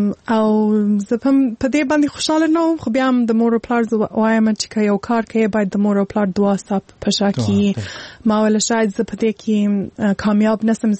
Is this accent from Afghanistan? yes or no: yes; Afghanistan; خو مور پلار مې افغانان دي زه خپله افغان یم او اولین بار چې تللی وم افغانستان ته